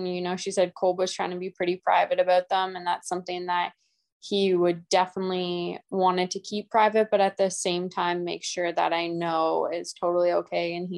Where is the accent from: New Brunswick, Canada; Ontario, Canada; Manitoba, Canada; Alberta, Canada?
Alberta, Canada; Edmonton; I'm from Edmonton, Alberta.